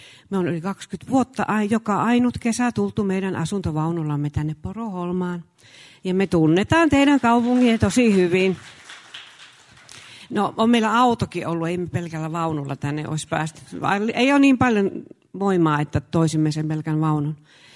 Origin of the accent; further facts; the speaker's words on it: Savonia, Finland; now in Lahti, Finland; Ja me ollaan Savosta kotoisin, sieltä oikeiden ihmeisten joukosta. Mutta sitten tuossa, no melkein 30 vuotta sitten muutimme jo tuonne Päijät-Hämeeseen ja siellä olemme nyt sitten asuneet ja eläneet Lahden kaupungissa.